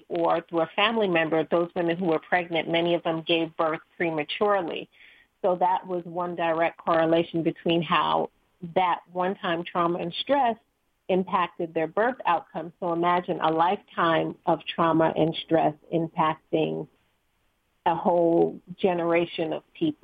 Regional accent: New York, United States; is being a New Yorker and being aware of 9/11

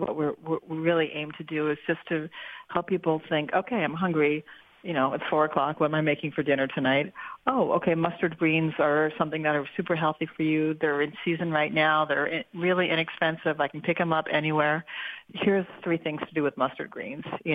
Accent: England, United Kingdom; now in New York, United States; I grew up in a household, we're all from England

